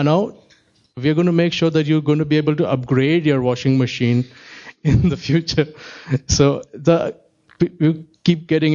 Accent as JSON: {"language": "English", "region": "Delhi", "country": "India", "tie": "born or raised there", "second_language": "English", "said": "I was born and brought up in Delhi. And Delhi is a very huge city, but it's very, very badly managed."}